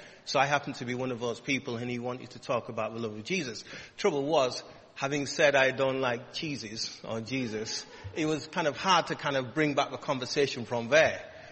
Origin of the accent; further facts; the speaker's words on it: Bradford, Yorkshire and the Humber, United Kingdom; when I was a young man growing up in Bradford